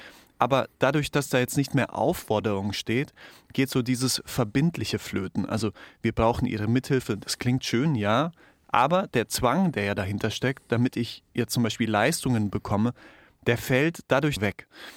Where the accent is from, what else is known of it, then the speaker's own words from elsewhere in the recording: Bavaria, Germany; Ja, ich komme aus Oberbayern